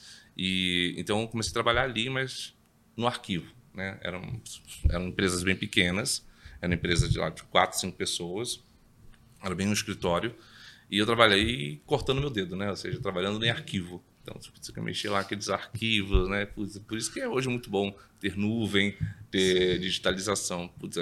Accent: São Gonçalo, Rio de Janeiro, Brazil; Eu sou de São Gonçalo.

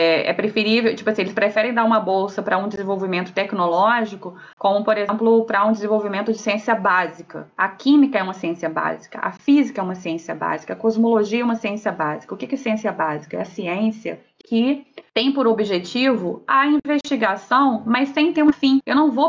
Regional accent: Minas Gerais, Brazil; E Minas, fui criada em Minas

